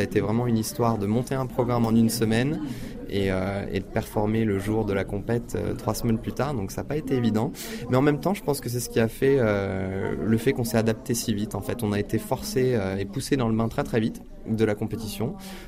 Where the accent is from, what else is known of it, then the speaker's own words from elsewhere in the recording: France; J'étais pas particulièrement attaché à la France dans le sens où ça me gêne pas du tout de patiner pour un autre pays